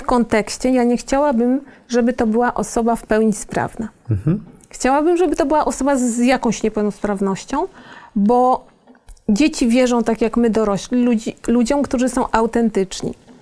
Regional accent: Lower Silesian Voivodeship, Poland; Ja jestem z okolic Wrocławia.

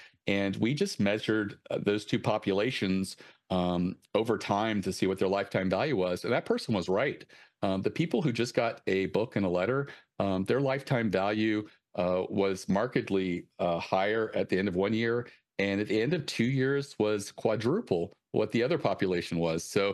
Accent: Baltimore, Maryland, United States; You know, we're from Baltimore area, so we'd send a figurine of the Raven and Edgar Allan Poe.

